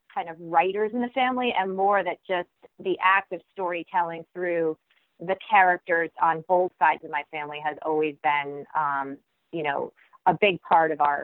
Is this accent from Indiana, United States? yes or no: no; Ridgewood, New Jersey, United States; Yes, I grew up in Ridgewood, New Jersey, actually. So